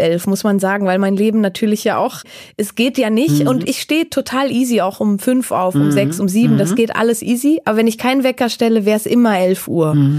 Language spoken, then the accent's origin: German; Valais, Switzerland; Das Raclette ist bei uns im Wallis ja wirklich, also das ist bei uns so ein Aushängeschild.